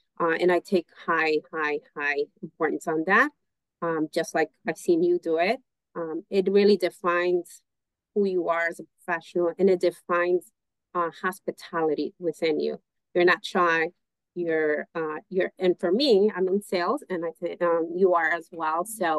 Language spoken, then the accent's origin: English; New York, United States; So I grew up in New York, lived in New York, but I was lucky enough through my years to work in different markets